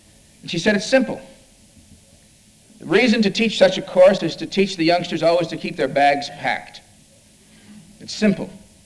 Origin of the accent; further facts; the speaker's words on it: Cleveland, Ohio, United States; if instead of being born and raised in Cleveland, Ohio, I'd been born and raised in Sighet, Romania